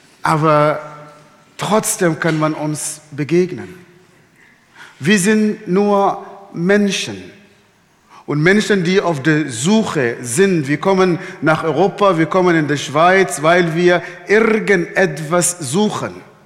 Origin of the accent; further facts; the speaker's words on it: Sudan; Ich bin im Sudan geboren, aufgewachsen, in einer sehr, sehr extremistischen islamischen Familie.